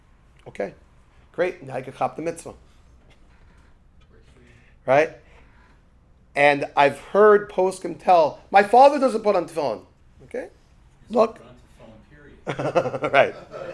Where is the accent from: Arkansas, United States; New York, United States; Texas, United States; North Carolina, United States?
New York, United States; Brooklyn; when I grew up in Brooklyn, there was another yeshiva, Chaim Berlin.